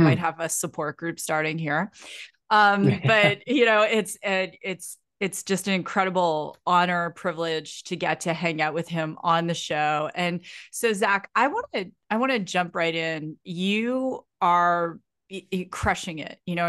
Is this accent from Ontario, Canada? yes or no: yes; Ontario, Canada; I grew up in Ontario, Canada